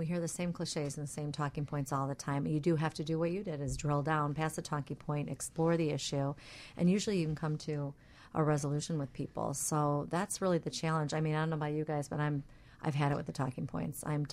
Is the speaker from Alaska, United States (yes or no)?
no; Pennsylvania, United States; born there; We're both adoptees, but I was born in Pennsylvania.